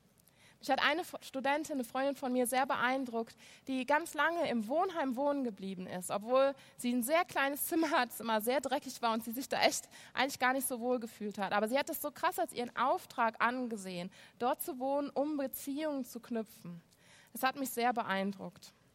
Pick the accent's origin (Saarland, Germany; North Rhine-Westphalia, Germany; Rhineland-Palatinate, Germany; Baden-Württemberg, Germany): North Rhine-Westphalia, Germany; Cologne; im Rheinland, ich komme aus Köln.